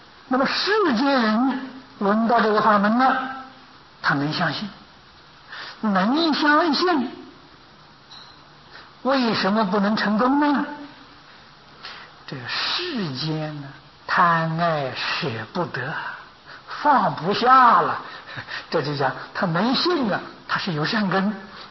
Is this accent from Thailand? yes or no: no; China; 我们中国人讲福气，有福气很多啊